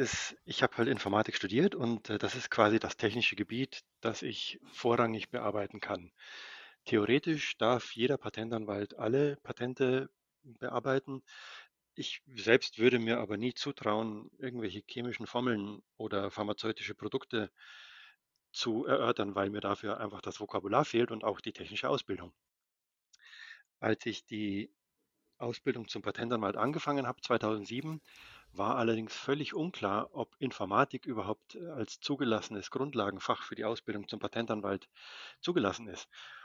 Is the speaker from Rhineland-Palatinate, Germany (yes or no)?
no; Rosenheim, Bavaria, Germany; ich komme aus Rosenheim ursprünglich, habe in München dann auch studiert